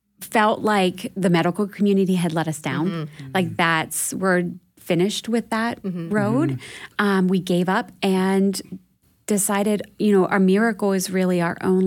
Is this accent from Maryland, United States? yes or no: no; Pennsylvania, United States; we decided to move from where we were living in Lancaster County to my hometown in Mifflin County, Pennsylvania, to be closer to my family.